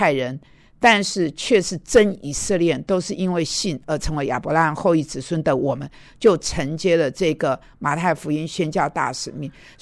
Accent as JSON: {"language": "Chinese", "country": "Taiwan", "tie": "born or raised there", "moved": "as an adult", "lives_now": "United States", "said": "我在美国的时间多过我在台湾的时间因为出生在那里，在那里读书，大学毕业工作四年，好出国，我比较多时间是在美国，不是在台湾。"}